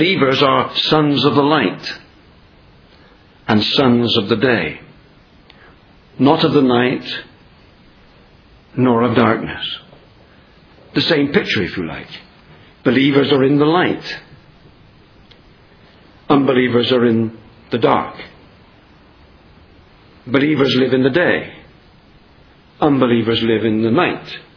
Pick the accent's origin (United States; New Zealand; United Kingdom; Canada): United Kingdom; England; I'm English.